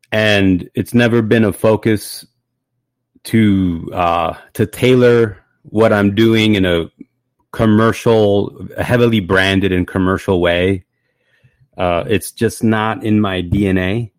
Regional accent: Los Angeles, California, United States; I'm from Los Angeles.

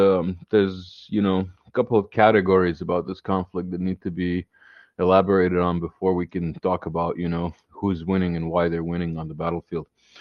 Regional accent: Kuwait; I grew up in Kuwait for a while, and that gives me kind of an interesting perspective on the Kuwait issue.

